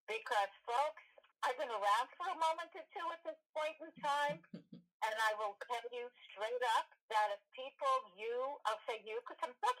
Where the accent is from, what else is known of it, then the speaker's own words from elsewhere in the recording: New York, United States; moved away as an adult; also born or lived in Florida; now in Costa Rica; And I'm from New York, born in New York, and spent 18 and a half years in New York, and then moved to Florida. And now, long story, it doesn't matter, I'm in Costa Rica.